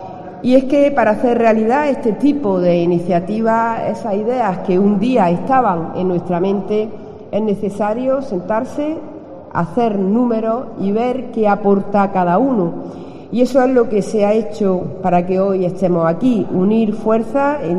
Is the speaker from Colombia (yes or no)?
no; Motril, Andalusia, Spain; no puedo hacer otra cosa, como decía, que sentir orgullo de mi tierra y sentirme muy agradecida por ser alcaldesa de esta ciudad, Motril